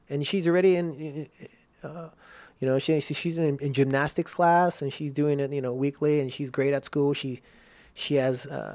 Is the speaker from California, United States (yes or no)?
yes; Rosemead, California, United States; I grew up in Rosemead, and it was some tough times back then. You know what I mean? We had drug dealers, gang members all, outside the house and shit.